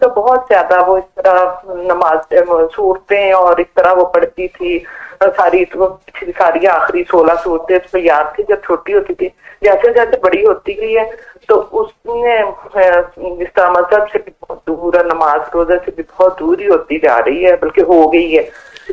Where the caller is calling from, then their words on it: Norway; میں جی یہاں ناروے سے بات کر رہی ہوں.